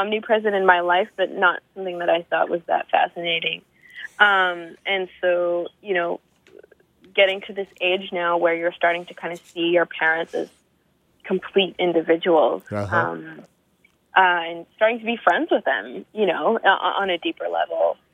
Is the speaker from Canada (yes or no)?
yes; Canada; And so I started thinking again about being a Canadian and what does that mean?